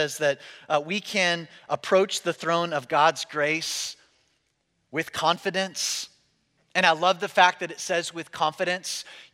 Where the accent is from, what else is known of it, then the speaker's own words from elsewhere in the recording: Midwest, United States; I grew up in the Midwest, and I don't know how many of you have ever been in a good old-fashioned Midwest thunderstorm